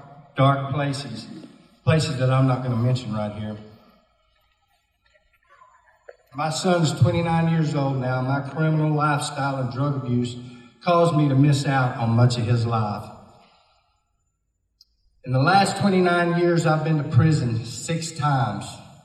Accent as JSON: {"language": "English", "town": "Clyde", "region": "Texas", "country": "United States", "tie": "born or raised there", "said": "So I grew up in Clyde, Texas, where I went to high school."}